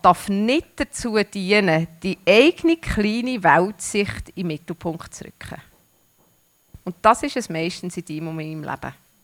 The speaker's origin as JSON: {"language": "German", "country": "Switzerland", "said": "Und jeder Schweizer findet Fehler beim Vorgesetzten. Das haben wir einfach im Blut."}